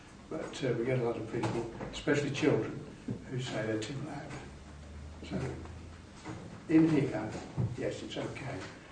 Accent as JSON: {"language": "English", "region": "Scotland", "country": "United Kingdom", "said": "No. I'm from Scotland."}